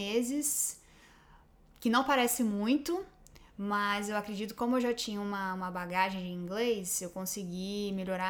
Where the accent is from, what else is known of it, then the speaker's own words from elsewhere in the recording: Vitória, Espírito Santo, Brazil; moved away as an adult; now in Melbourne, Australia; eu sou capixaba, nasci em Vitória, no Espírito Santo. Tenho 29 anos. Em 2016, início de 2016, nós nos mudamos para cá, para Melbourne, na Austrália.